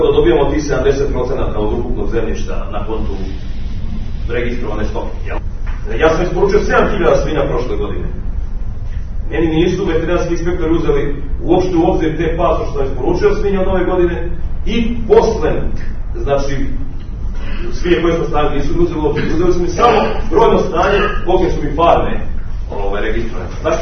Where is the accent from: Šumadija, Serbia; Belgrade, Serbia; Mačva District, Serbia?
Mačva District, Serbia; ja sam iz Mačve, ja sam sremski deo Mačve